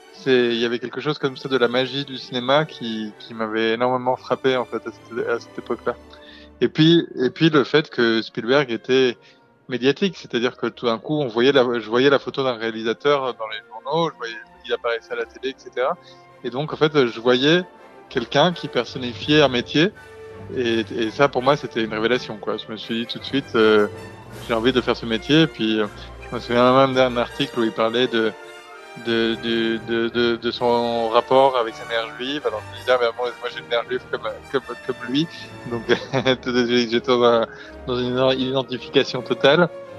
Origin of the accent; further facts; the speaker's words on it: Barcelona, Catalonia, Spain; Moi, j'ai grandi à Barcelone, en Espagne.